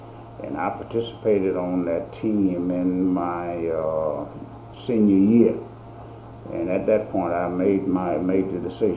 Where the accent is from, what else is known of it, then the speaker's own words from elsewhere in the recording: North Carolina, United States; born there; Well, I was born in Warren County. And I left there after graduating from high school at the Warren County Training School in Wise